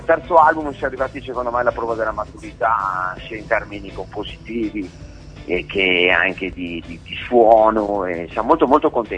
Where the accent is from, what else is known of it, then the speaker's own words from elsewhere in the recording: Veneto, Italy; Io sono veneto, come molto probabilmente si evince dalla cadenza.